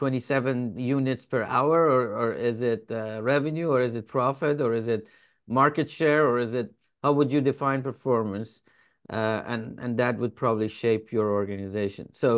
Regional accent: Iran; English is a second language; now in United States; So I'm an immigrant in United States, and I came from the Middle East. I came from Iran good bit ago.

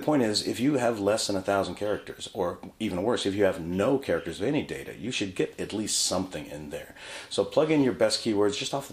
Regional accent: Los Angeles, California, United States; Sorry, I apologize. I'm from Los Angeles.

